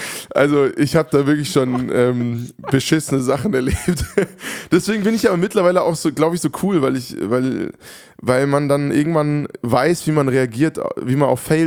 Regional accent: Hofheim, Germany; Also in Hofheim, meiner Heimatstadt.

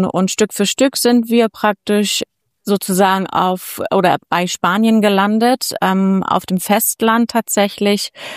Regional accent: Northern Germany, Germany; now in Spain; sehr hoch für uns Flachländer, ich komme aus dem Norden

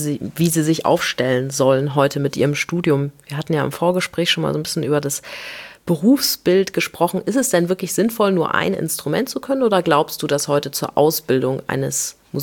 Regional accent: Hamburg, Germany; born there; ich bin ja sowieso gebürtig aus Hamburg

